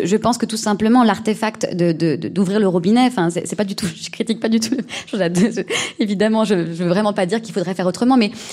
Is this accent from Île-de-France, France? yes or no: no; Viols-le-Fort, Occitanie, France; Moi, je viens de Viol-le-Fort, et je ne sais pas, en plus on est dans un territoire extrêmement aride